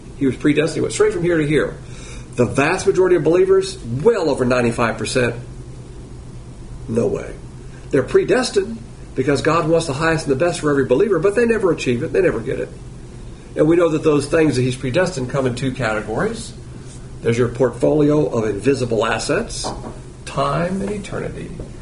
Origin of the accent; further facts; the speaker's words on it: Alabama, United States; I am a Southerner, so it's an illustration that I'm very familiar with. I'm from Alabama